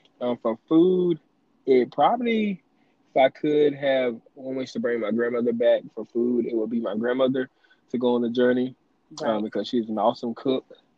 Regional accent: Lander, South Carolina, United States; I'm from Lander, South Carolina, a 2012 graduate of Lander High School and a 2017 graduate of Morris College.

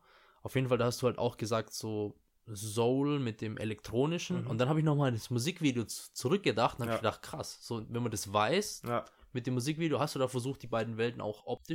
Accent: Germany; born there; also ich bin hier geboren in Deutschland, aber ich habe auch viel in der Kindheit, wir waren in Italien

